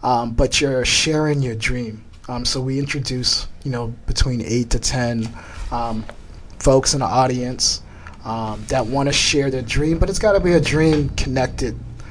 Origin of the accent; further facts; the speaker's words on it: Tennessee, United States; But hey, I'm also from Tennessee, so I do a little country, you know.